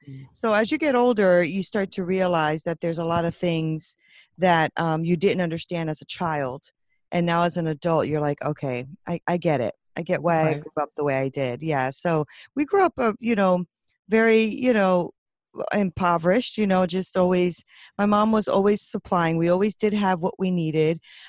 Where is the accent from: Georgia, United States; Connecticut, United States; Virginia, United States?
Connecticut, United States; So I am born and raised in Connecticut, and I came from pretty broken family, you would say.